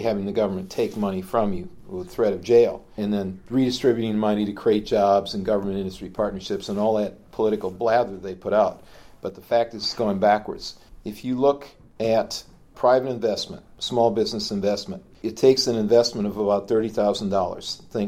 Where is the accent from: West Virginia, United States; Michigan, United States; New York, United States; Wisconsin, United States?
Wisconsin, United States; Oshkosh; I also have invested in a restaurant in my hometown of Oshkosh